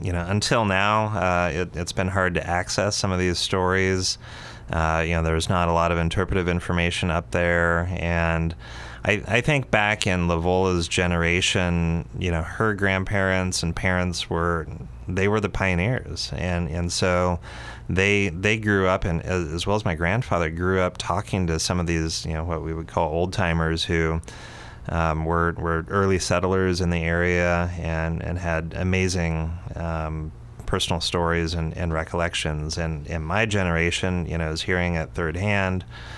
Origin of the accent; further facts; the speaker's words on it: Roseburg, Oregon, United States; also born or lived in Glide; that was still open when I was growing up in Roseburg and Glide.